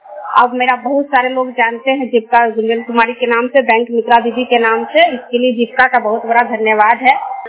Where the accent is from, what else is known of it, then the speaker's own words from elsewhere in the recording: India; मैं गुरमिया पंचायत से हूँ।